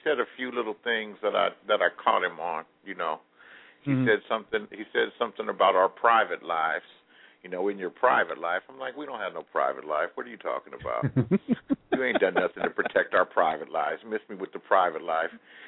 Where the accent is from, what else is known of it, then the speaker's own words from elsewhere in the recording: Los Angeles, California, United States; I am from Los Angeles, and there are